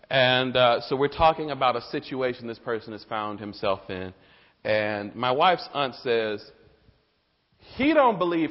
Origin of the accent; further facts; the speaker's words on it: Chicago, Illinois, United States; But I'm from Chicago, and my family comes from a small town in Mississippi, Durant, Mississippi.